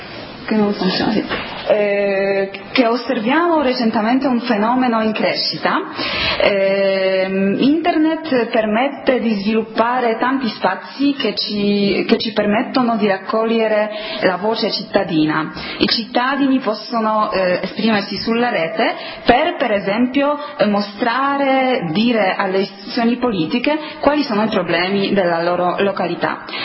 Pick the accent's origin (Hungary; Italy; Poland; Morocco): Poland; Italian is a second language; il mio nome può essere difficile per voi, lo capisco bene, sono polacca